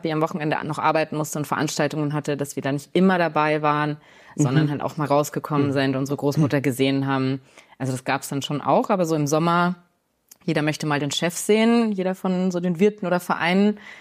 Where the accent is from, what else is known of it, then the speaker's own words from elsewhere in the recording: Regensburg, Bavaria, Germany; also born or lived in Munich; Also ich bin tatsächlich mitten in München am Englischen Garten geboren und bin aber in der Nähe von Regensburg aufgewachsen. Aber bin dann früh aufs Internat gegangen und dann war ich immer an den Wochenenden auch in München.